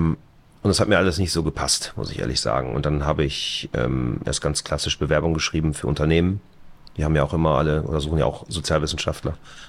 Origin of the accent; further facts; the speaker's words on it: Straelen, North Rhine-Westphalia, Germany; Also ich wohne, also meine Heimat liegt in Nordrhein-Westfalen, in der kleinen Stadt Strahlen. Das ist ziemlich genau an der holländischen Grenze bei Venlo. Und ja, bin Landei, ne?